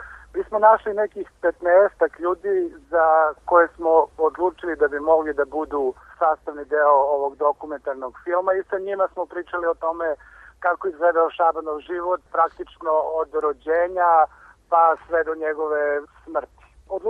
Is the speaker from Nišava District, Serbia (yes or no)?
yes; Niš, Nišava District, Serbia; Svi smo mi odrastali u Nišu, mi koji smo radili film